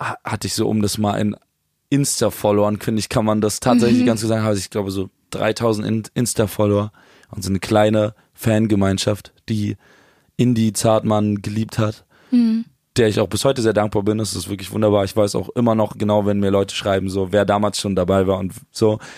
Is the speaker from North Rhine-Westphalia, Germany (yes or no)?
no; Berlin, Germany; wenn man Berlin mit der richtigen Liebe als Berliner Junge begegnet